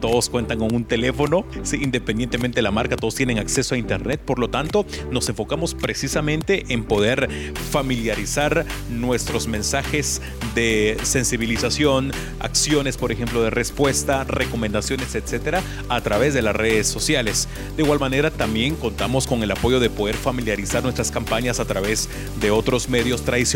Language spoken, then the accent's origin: Spanish; Guatemala; lo que hacemos como población guatemalteca es alarmarnos, ¿sí?